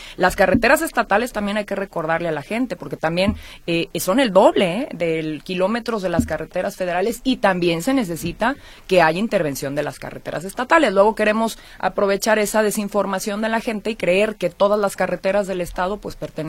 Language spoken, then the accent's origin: Spanish; Jalisco, Mexico; Yo soy de Jalisco y voy a llevar a la mesa mis prioridades, que son Jalisco.